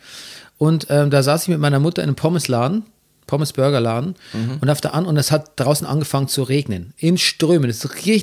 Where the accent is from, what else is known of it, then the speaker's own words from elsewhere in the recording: Bavaria, Germany; accent: Bavarian; in München habe ich noch wirklich versucht, auch meinen bayerischen Akzent ein bisschen zu unterdrücken.